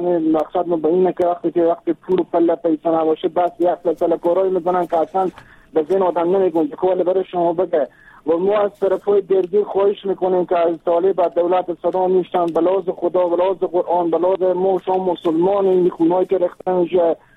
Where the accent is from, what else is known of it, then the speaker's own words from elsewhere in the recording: Afghanistan; ما هم افغانیم